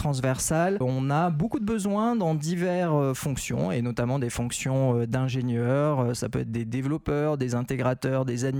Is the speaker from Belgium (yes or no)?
no; French Polynesia; pousser nos jeunes Polynésiens à s'intéresser au domaine, à se former au domaine et à travailler chez nous en Polynésie